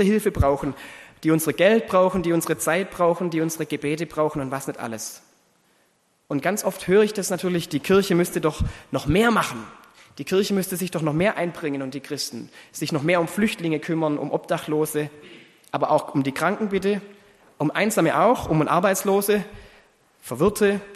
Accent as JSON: {"language": "German", "region": "Baden-Württemberg", "country": "Germany", "tie": "born or raised there", "said": "In der Nähe von meinem Heimatort, da gibt es ein schönes Kloster"}